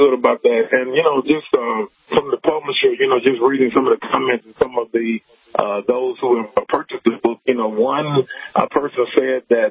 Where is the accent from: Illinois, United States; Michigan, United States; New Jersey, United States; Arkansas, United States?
Arkansas, United States; Little Rock; when I go back home where I grew up in Little Rock, Arkansas